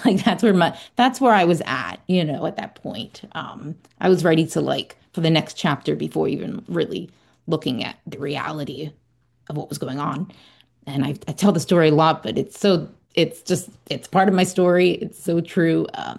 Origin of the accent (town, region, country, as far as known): Bermuda; moved away